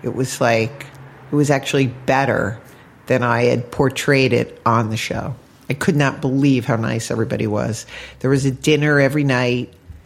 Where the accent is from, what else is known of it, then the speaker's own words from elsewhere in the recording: East Coast, United States; accent: East Coast; I'm from the East Coast.